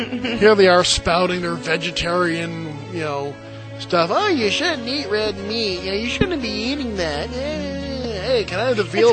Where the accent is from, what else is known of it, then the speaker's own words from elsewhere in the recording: New Hampshire, United States; That's right, I'm from New Hampshire.